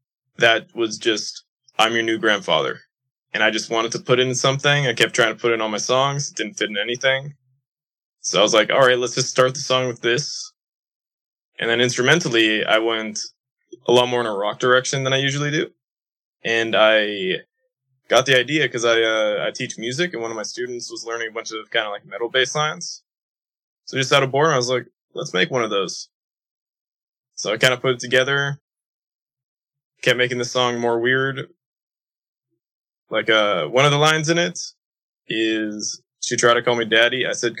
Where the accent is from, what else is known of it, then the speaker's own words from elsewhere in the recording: Prince George, British Columbia, Canada; now in Calgary, Canada; I'm from I live in Calgary. I'm from Prince George in BC.